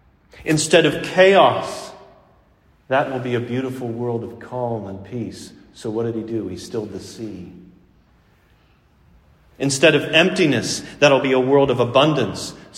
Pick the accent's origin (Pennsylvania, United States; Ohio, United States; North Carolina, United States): Pennsylvania, United States; Pittsburgh; I had a brother quote that line to me not too long ago when he found out I was from Pittsburgh, because he was from Cleveland.